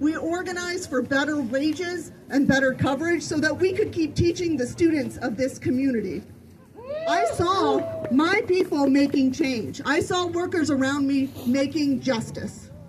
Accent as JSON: {"language": "English", "region": "Kansas", "country": "United States", "tie": "born or raised there", "said": "But I grew up in Kansas, which is a pretty conservative place."}